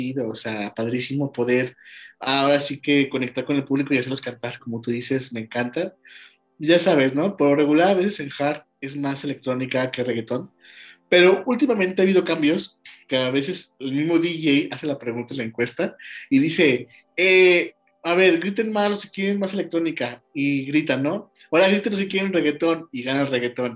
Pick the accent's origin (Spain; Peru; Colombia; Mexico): Mexico; León, Guanajuato; somos de León, Guanajuato